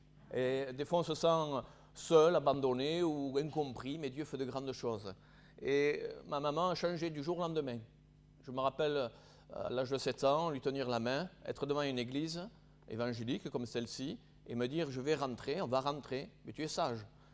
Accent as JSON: {"language": "French", "town": "Albi", "region": "Occitanie", "country": "France", "said": "je repartais le week-end sur Albi, parce que je suis issu d'Albi au départ"}